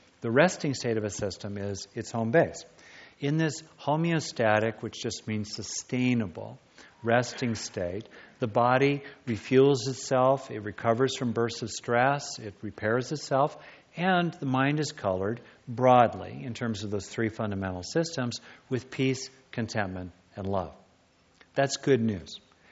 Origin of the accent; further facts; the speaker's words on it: California, United States; I grew up in Southern California, a lot of lizards there, rub their bellies, lizard time.